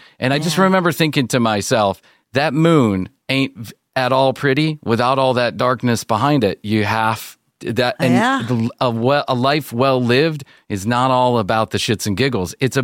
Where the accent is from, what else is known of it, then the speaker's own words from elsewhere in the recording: Chicago, Illinois, United States; so many people that I knew growing up in Chicago who gave me also, I think, the great gift of storytelling.